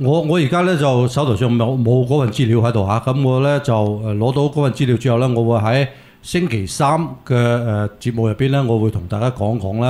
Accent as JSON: {"language": "Cantonese", "region": "Guangdong", "country": "China", "said": "咁亦都係一個呢個我哋廣東人啦嚇"}